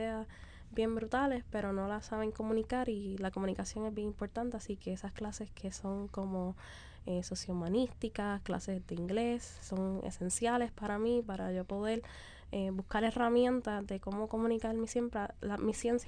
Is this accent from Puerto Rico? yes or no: yes; Puerto Rico; variantes que nos hacían únicos como puertorriqueños y hacernos como superhéroes puertorriqueños